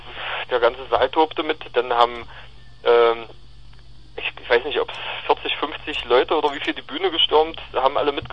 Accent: Halle, Saxony-Anhalt, Germany; wenn es richtig joscht, also richtig regnet, joscht heißt das ja bei uns in Halle.

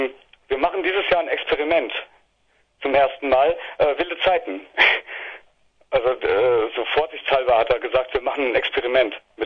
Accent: Mainz, Rhineland-Palatinate, Germany; als Mainzer Landeshauptstadt Rheinland-Pfalz, hatte ich echt keine Ahnung, dass Hessen so gute Musik machen können

